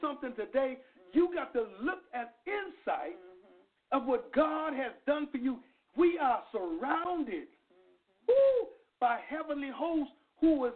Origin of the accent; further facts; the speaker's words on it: Bahamas; You know, I was raised in the Bahamas, and any time it was about to rain, there was a certain fragrance that came in the atmosphere.